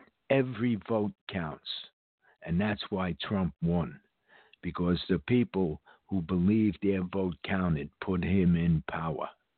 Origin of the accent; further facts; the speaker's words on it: New York, United States; I was growing up in Washington Heights, New York. It was a melting pot.